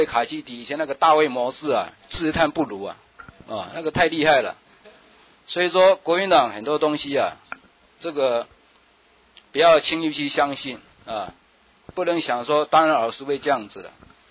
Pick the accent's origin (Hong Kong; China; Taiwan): Taiwan; 我们台湾人